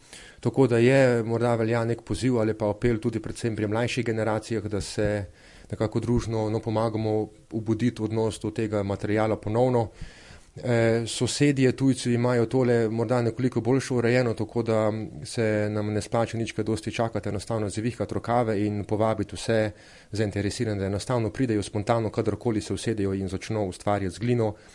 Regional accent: Mura, Slovenia; Po rodu nekako prihajamo iz Prekmurja

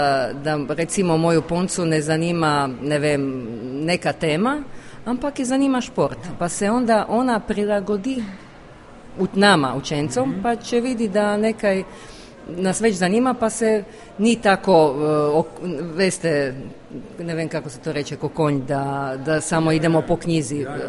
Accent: Rijeka, Primorje-Gorski Kotar County, Croatia; now in Čabar, Croatia; ja sem pa iz Reke in smo se zaljubili in poročili in zdaj sem v Čabru, več 18 let.

